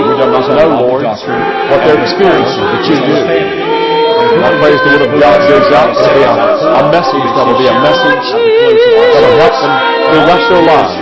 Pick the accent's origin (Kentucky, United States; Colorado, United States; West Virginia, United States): West Virginia, United States; And so I always enjoy coming back to Virginia, or else to West Virginia, of course, my home state.